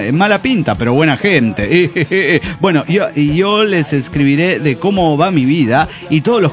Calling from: Guadalajara, Jalisco, Mexico; de Guadalajara, Jalisco y México.

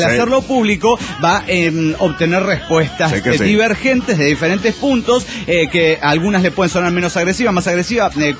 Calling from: Andújar, Andalusia, Spain; de Andújar, España.

